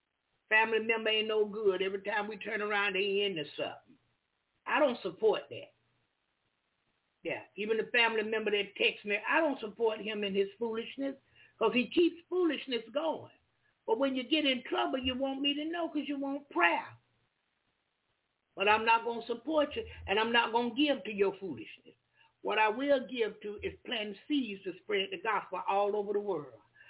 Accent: United States; And y'all know I'm American, so I can't always pronounce the names of pastors and people correctly.

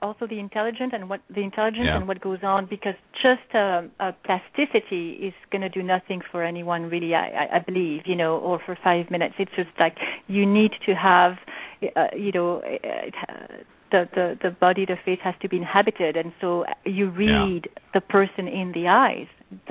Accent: Geneva, Switzerland; also born or lived in Paris; I grew up in the mountains, you know, outside of Geneva. Even I was born in Paris, we moved there right away.

